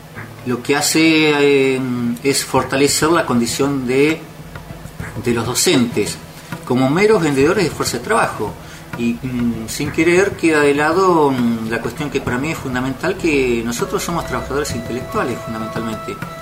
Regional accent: General Roca, Río Negro, Argentina; born there; now in Neuquén, Argentina; yo soy el único que nací acá en Fisquemenuco. Después el resto en la provincia de Buenos Aires, en distintos lugares. Y bueno, sí, hace más de 40 años que estamos acá en Neuquén

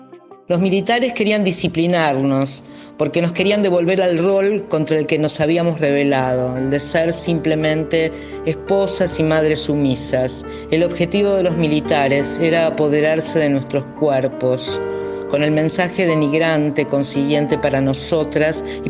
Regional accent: Argentina; argentina, periodista y sobreviviente de dos centros clandestinos de detención y tortura en los años 70

